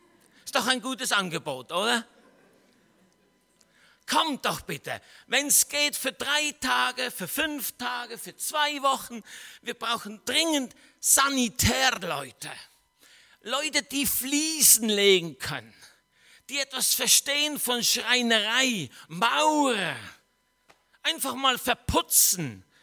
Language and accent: German; Switzerland; Ich bin ja Schweizer. Darf ich ja sagen.